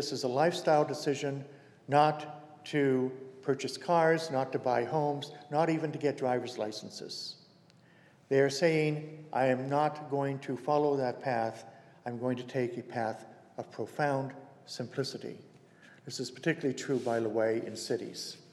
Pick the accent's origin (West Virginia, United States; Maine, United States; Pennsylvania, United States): Maine, United States; Some of you know that I grew up in Maine on a farm